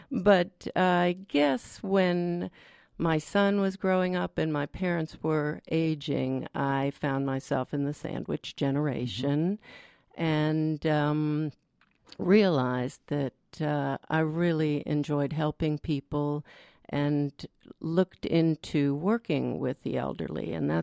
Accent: Northeast, United States; Basically, I grew up in the Northeast and have a little bit of a checkered past

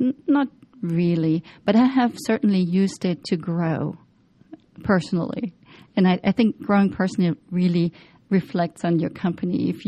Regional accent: Worms, Rhineland-Palatinate, Germany; now in United States; I'm from Germany, a city called Worms.

